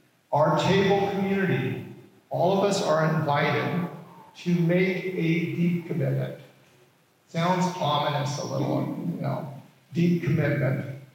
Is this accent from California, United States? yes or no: yes; Bakersfield, California, United States; now in Sacramento, United States; friends who go to other churches here in Sacramento, and where I grew up in Bakersfield